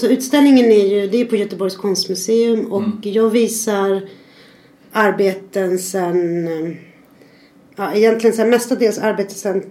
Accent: Argentina; now in Sweden; Jag är från Argentina, född i Argentina.

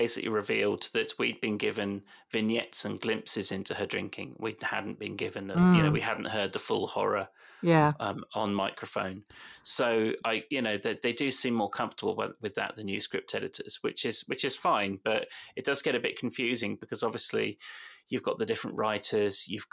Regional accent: South West England, United Kingdom; accent: West Country; My West Country accent does come on a bit

